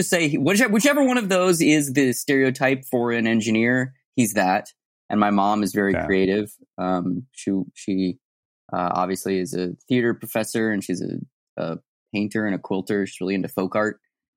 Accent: Tucson, Arizona, United States; I'm from Tucson, Arizona originally, and my mom had a theater out there

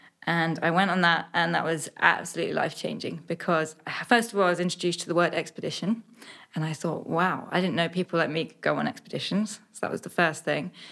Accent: East of England, United Kingdom; But only child growing up in Suffolk

